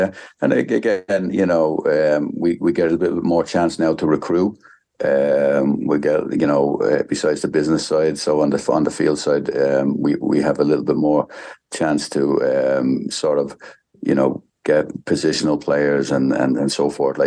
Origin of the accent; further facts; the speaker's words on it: Ireland; now in United States; even from my background, being in America and obviously being an Irishman years ago playing the League of Ireland